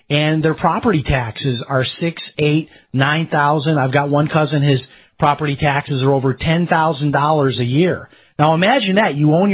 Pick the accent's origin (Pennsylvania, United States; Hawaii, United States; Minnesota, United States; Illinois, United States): Illinois, United States; Chicago; I'm from Chicago, so when I looked at that map, I could quickly see the neighborhood where I grew up in, southwest suburb of Chicago.